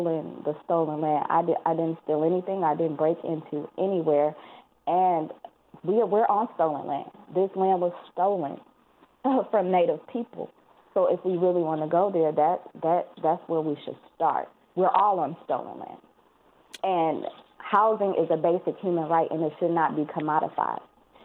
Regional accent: Oakland, California, United States; I am from Oakland. I was born and raised in East Oakland. I am from Oakland. My family has been here since the 1950s.

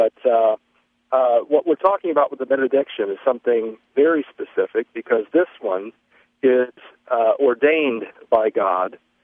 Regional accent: the South, United States; Yeah, I grew up in the South

